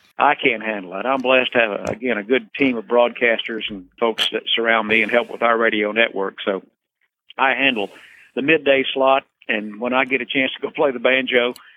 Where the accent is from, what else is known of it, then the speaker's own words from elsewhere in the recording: Middletown, Ohio, United States; I grew up there in Middletown